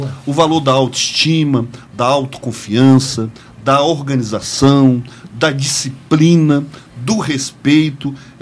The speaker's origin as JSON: {"language": "Portuguese", "town": "Taguatinga", "region": "Federal District", "country": "Brazil", "tie": "born or raised there", "said": "E eu lembro quando eu era criança, em Taguatinga, quando eu era criança, eu era uma pessoa indesejada na casa dos outros."}